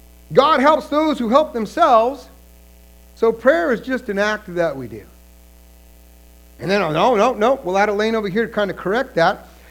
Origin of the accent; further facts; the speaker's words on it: San Francisco, California, United States; because I grew up in San Francisco, so I follow the Niners.